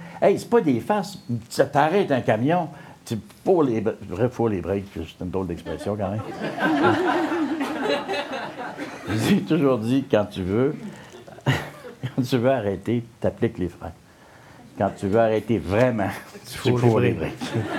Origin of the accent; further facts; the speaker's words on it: Montreal, Quebec, Canada; J'ai été élevé dans l'Est de Montréal.